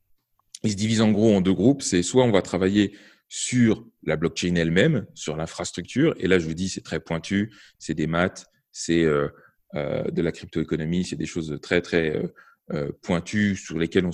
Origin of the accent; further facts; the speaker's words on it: France; born there; also born or lived in Belgium; comme un Français, puisque je suis né en France et mon passeport est français, ou comme un Belge, parce que j'ai vécu 13 ans en Belgique